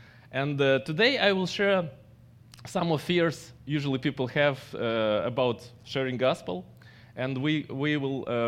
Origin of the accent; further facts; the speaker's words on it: Moldova; born there; first language Russian; English is a second language; I was born in Soviet Union, and my first language was Russian. After I studied Romanian, because I live in Moldova, our national language is Romanian, and after I studied English, so English is my third language